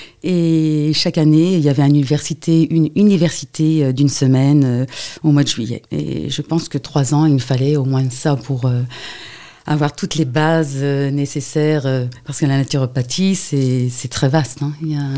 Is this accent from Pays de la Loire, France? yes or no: yes; Nantes, Pays de la Loire, France; dans ma région natale, parce que je suis nantaise. Je ne vis plus à Nantes, mais c'est là que j'ai étudié pendant 3 ans.